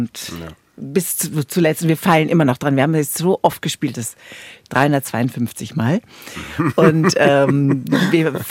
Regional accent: Hanover, Lower Saxony, Germany; now in Munich, Germany; Ich bin eine Zugereiste, also ich komme aus Hannover und das hört man auch unschwer, weil ich gar keinen Dialekt habe.

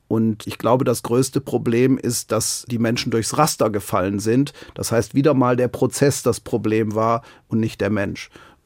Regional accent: Germany; born there; Ich bin in Deutschland geboren.

